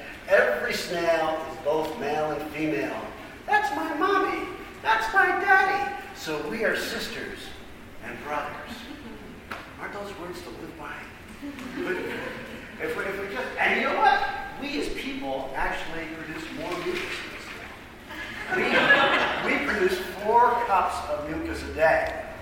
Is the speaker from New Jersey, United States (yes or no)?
yes; New Jersey, United States; I now live in Pennsylvania. I grew up in New Jersey.